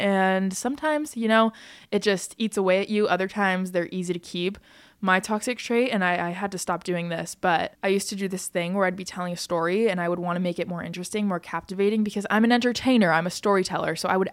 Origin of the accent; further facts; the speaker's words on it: United States; because I'm an American and I'm from America